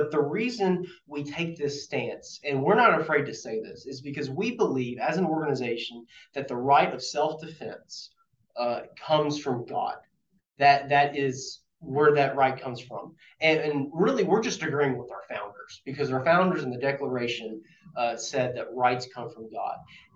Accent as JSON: {"language": "English", "region": "the South", "country": "United States", "tie": "born or raised there", "said": "And growing up in the South and everything, you know, you grew up around guns and shooting."}